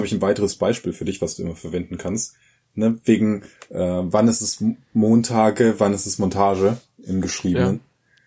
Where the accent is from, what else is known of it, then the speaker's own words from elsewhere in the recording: Northern Germany, Germany; ich meine, ich komme ja aus dem Norden, ich kenne das.